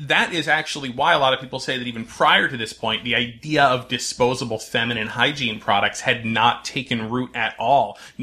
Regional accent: North Branford, Connecticut, United States; in my hometown of North Brantford, Connecticut.

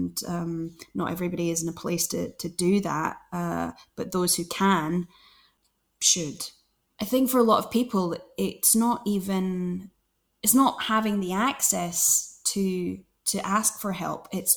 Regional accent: Glasgow, Scotland, United Kingdom; She's from Glasgow. I'm from Glasgow.

